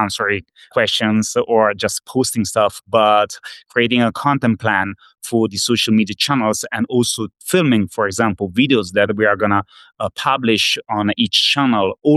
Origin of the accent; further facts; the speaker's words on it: Italy; accent: Italian; English is a second language; I'm Italian. Probably the accent is very... you can understand it by my accent, but...